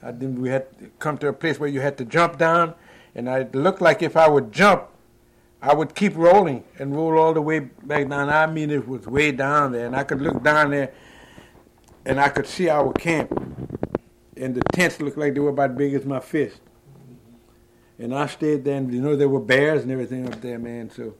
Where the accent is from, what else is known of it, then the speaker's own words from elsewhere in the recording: Lafayette, Louisiana, United States; born there; I was born in Lafayette, Louisiana, June 13, 1922.